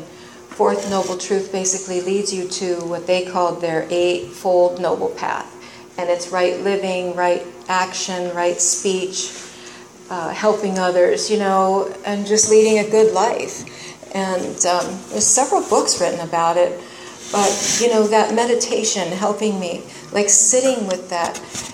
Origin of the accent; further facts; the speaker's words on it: Los Angeles, California, United States; I'm a girl from East LA.